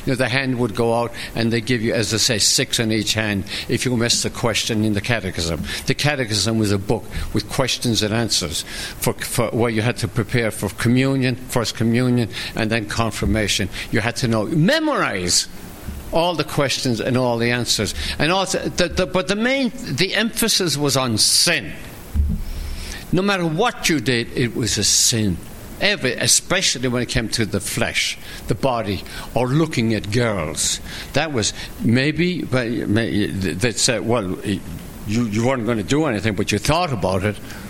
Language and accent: English; Ireland; But I'm growing up in Ireland, and they're brainwashing us